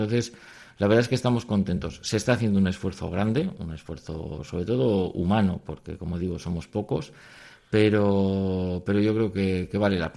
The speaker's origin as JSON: {"language": "Spanish", "town": "Bilbao", "region": "Basque Country", "country": "Spain", "said": "En esto somos muy bilbaínos."}